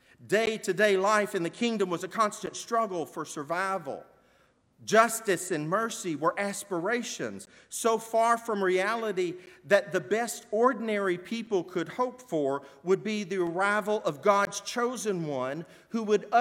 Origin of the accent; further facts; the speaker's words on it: Wright, Arkansas, United States; also born or lived in Little Rock; I was in a tiny rural community called Wright, Plumbau.